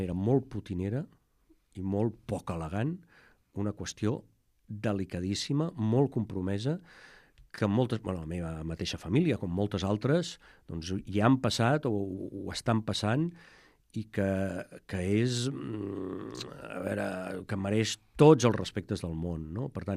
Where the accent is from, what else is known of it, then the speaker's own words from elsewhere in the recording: Barcelona, Catalonia, Spain; Jo sóc de Barcelona, per tant, ho decidirem.